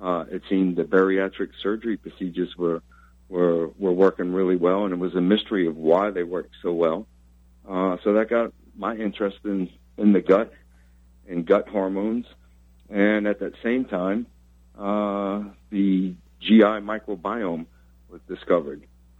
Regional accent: New Orleans, Louisiana, United States; I grew up in Gentilly Woods, and my friends I hold close to me, and I always can't wait to get back to see them.

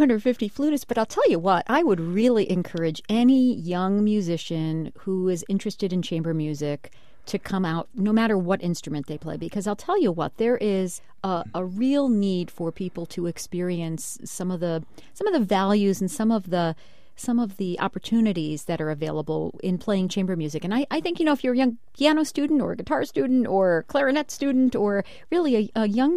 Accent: Fairfield, Connecticut, United States; he walked into the pledge room during a pledge drive at WSHU in my hometown of Fairfield

